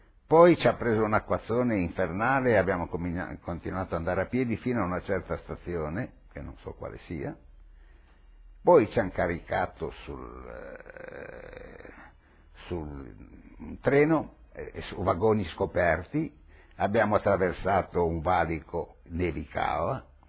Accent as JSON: {"language": "Italian", "region": "Liguria", "country": "Italy", "said": "arriva un gruppo, fra i quali c'era uno di Genova, che essendo liguri ci siamo messi a parlare"}